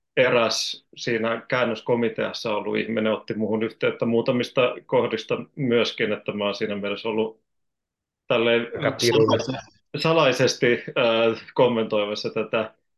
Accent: Janakkala, Kanta-Häme, Finland; tässä mä oon siis kotoisin täältä Janakkalasta

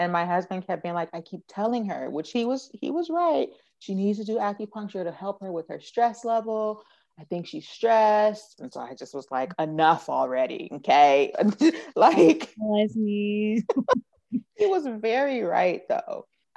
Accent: Oakland, California, United States; which is just all ironic because I'm from Oakland, my husband's from Oakland, we are very Oakland-centered, we love it.

